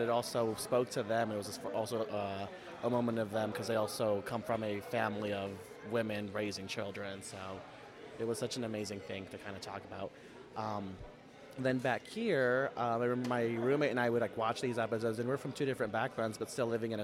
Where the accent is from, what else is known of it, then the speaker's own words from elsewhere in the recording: Denver, Colorado, United States; now in Los Angeles, United States; I am originally from Denver, Colorado, now living in Los Angeles, California.